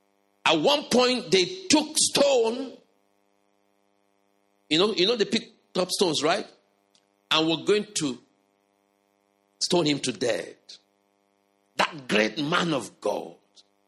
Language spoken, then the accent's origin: English; Nigeria; You know, I came from Africa, from Nigeria. And all through my upbringing, all through my adolescent, teen, all through, I've never been to the cinema.